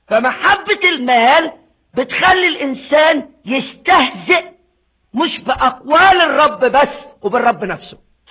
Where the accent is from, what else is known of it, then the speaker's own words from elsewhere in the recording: Egypt; ده عندنا في مصر مش عندكم